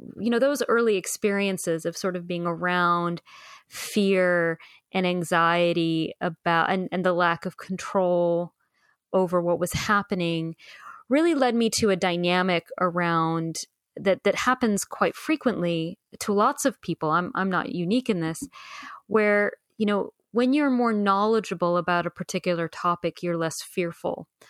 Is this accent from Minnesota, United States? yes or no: no; West Richland, Washington, United States; I grew up in a place called West Richland.